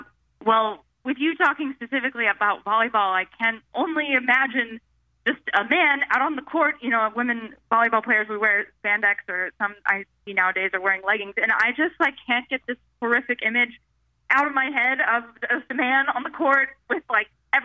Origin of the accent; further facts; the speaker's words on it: St. Louis, Missouri, United States; And actually, so I'm also from St. Louis, and I played with a girl who she ended up going and playing at Wash U.